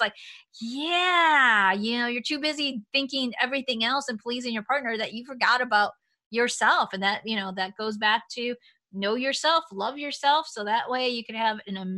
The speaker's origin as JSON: {"language": "English", "town": "Chicago", "region": "Illinois", "country": "United States", "tie": "born or raised there", "said": "I grew up in Chicago. A lot of my friends were older."}